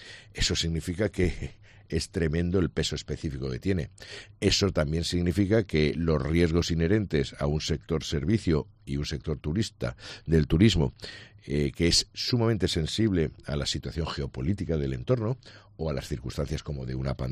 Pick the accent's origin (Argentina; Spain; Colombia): Spain; Alicante, Valencian Community; como alicantinos de Alicante